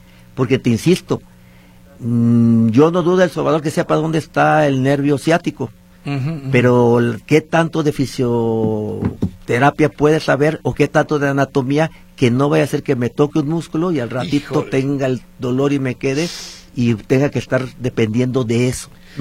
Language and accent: Spanish; Mexico; O como somos mexicanos